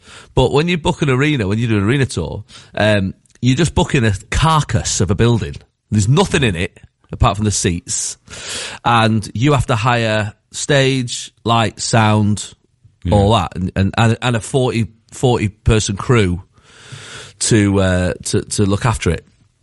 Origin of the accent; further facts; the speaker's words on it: United States; we've got, you know, course, an American's going to let himself be known, you know.